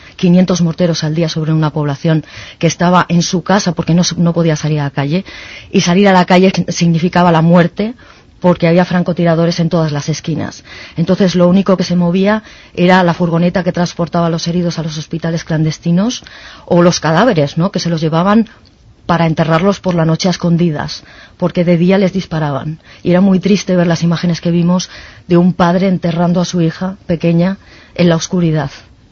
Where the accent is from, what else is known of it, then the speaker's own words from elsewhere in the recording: Granada, Andalusia, Spain; ¿Sabes una cosa? Yo soy de Granada.